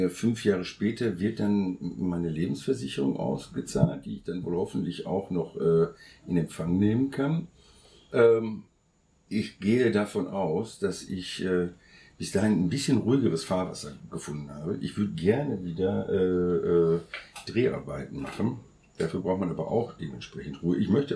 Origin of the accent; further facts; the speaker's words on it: Herne, North Rhine-Westphalia, Germany; Das ist ein großes Theater in meiner Heimatstadt. Ne, das finde ich sehr wichtig. Da kann ich was für Herne tun.